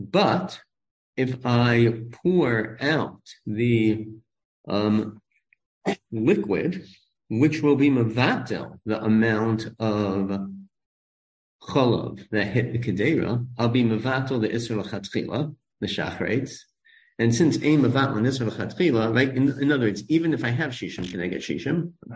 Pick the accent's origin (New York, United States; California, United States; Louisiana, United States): New York, United States; Five Towns; I grew up in the Five Towns, right?